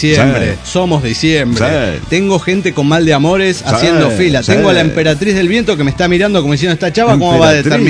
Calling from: Mexico City, Mexico; de Ciudad de México.

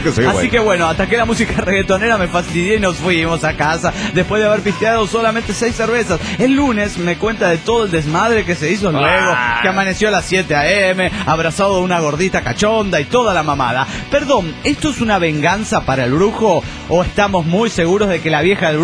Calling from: Cartagena, Bolívar, Colombia; reportándose de Cartagena, Colombia.

